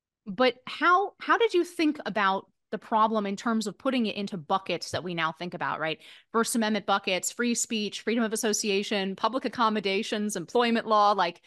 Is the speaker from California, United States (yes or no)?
yes; California, United States; I grew up in Silicon Valley, and I remember the Prop 8 battles.